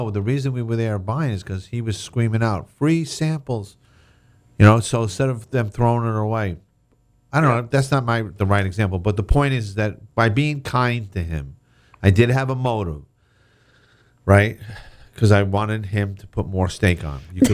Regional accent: New York, United States; It really is true, though, like from my experience, that the southern people are real. I'm from New York, so.

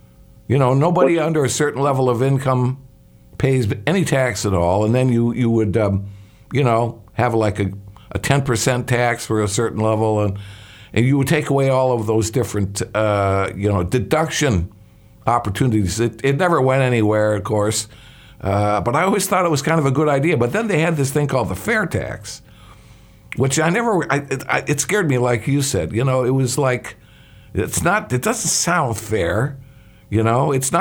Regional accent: Illinois, United States; I'm from Illinois, and I always feel bad about

